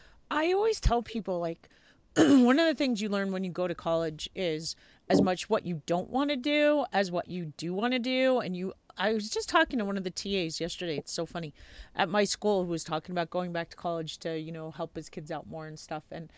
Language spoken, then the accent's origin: English; New York, United States; now in Montana, United States; I'm in Montana, but I grew up in New York.